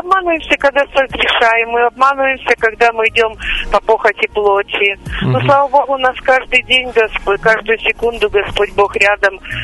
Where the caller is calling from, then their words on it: Voronezh Oblast, Russia; Да я звоню из Воронежской области.